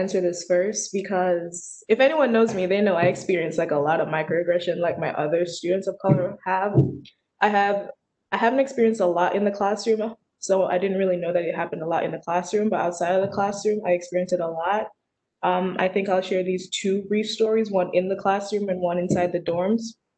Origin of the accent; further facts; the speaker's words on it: Jamaica; my form of cooking, of course, is different because I'm from Jamaica, so I cook a lot of cultural dishes.